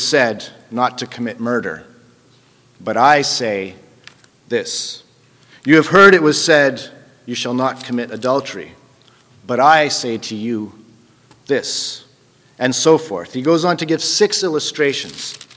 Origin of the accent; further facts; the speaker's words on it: Dollard-des-Ormeaux, Quebec, Canada; I grew up in Dollard, Des Armeaux, and in and around the Sources Boulevard area.